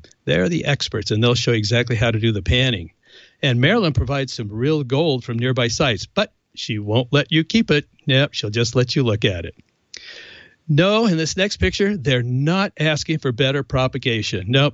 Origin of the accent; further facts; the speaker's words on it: California, United States; No, I'm from California, but I went to the University of Florida to get one of my degrees.